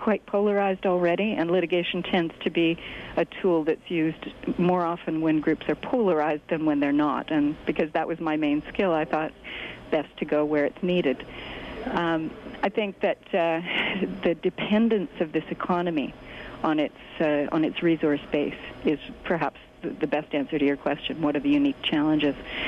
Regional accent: Toronto, Ontario, Canada; now in Vancouver, Canada; I came from Toronto

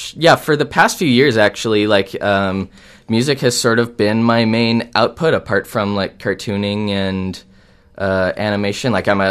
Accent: Calgary, Alberta, Canada; Well, I'm from Calgary

